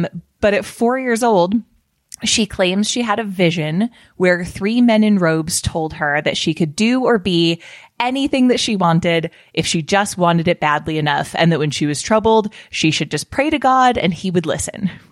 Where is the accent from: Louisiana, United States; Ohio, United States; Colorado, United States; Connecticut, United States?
Colorado, United States; And one of those deaths happened in ashes in my home state of Colorado.